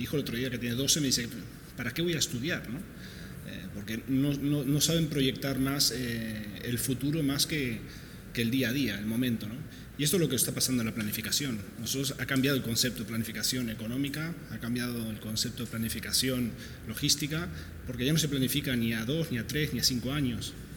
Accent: Sweden; now in Spain; Yo soy hijo de refugiados, yo me crié en Suecia desde que tengo 2 años de edad y luego elegí España porque era un lugar intermedio un poco entre Sudamérica y Europa

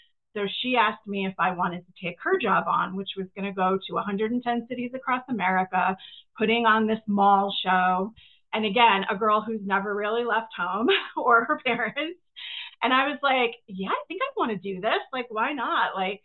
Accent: Holland, Massachusetts, United States; I'm from Massachusetts originally, from a really small town called Holland, Mass, that nobody usually has ever heard of. It's central Massachusetts.

